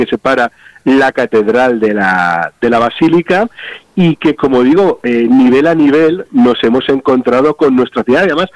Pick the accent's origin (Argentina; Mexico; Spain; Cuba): Spain; Valencian Community; sigamos haciendo uso y abuso de esa calidad nuestra como valencianos